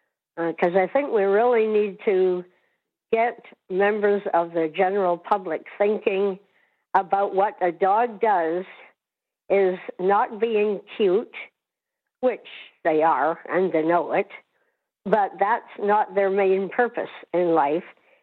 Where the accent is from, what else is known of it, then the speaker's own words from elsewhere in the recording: Peterborough, Ontario, Canada; from Peterborough, Ontario, your self-appointed messenger from the world of guide, hearing, and service dogs.